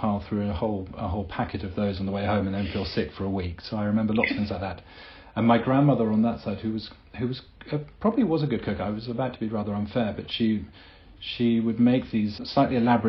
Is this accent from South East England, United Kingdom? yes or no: no; Scotland, United Kingdom; I grew up in Scotland. I was halfway between Aberdeen and Dundee